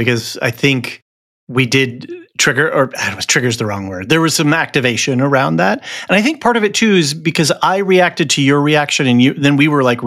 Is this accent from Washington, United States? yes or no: yes; Seattle, Washington, United States; Like I was really working out because I'm from Seattle.